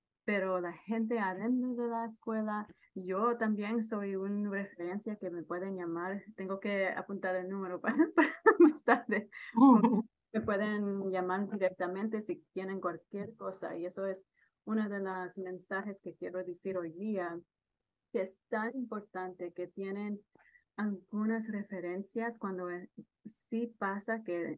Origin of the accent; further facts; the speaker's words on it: New York City, New York, United States; Yo siempre digo que soy neoyorquina primera, pero mis padres son de Honduras, pues mi corazón es hondureña.